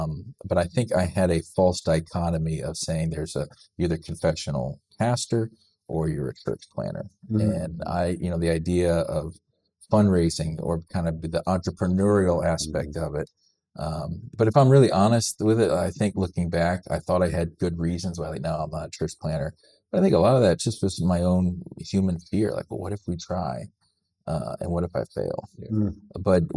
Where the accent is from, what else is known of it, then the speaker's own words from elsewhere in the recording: Ohio, United States; I'm from Northeast Ohio. Northeast Ohio is unique, unlike Western Pennsylvania, which there's not many Scotch-Irish.